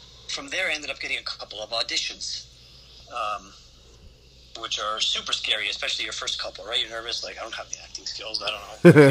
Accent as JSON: {"language": "English", "country": "Canada", "tie": "born or raised there", "said": "Growing up in Canada, you play a lot of hockey too."}